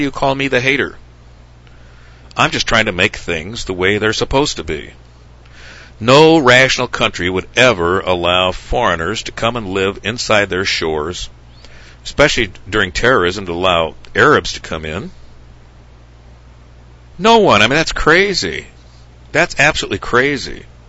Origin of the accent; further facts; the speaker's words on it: United States; I'm an American. I believe that this is for us, and they have their own country.